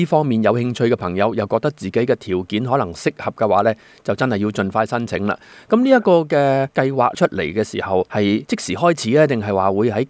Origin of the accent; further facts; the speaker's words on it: China; 對我哋中國人嚟講咧